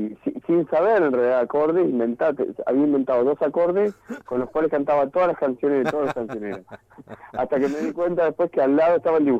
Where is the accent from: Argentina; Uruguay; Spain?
Argentina; Cipolletti, Río Negro; also born or lived in Coronel Dorrego; yo soy venido, digamos, de Cipolletti y de Río Negro, provincia de Río Negro. Nacido en provincia de Buenos Aires, en Coronel Dorrego, pero viví casi siempre ahí en Río Negro.